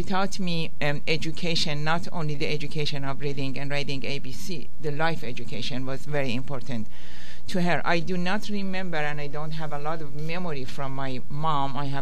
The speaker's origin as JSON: {"language": "English", "region": "Isfahan", "country": "Iran", "tie": "born or raised there", "said": "Oh, I grew up in Isfahan, which is okay. The second largest city in Iran, very close to Tehran. I am coming from a very educated family."}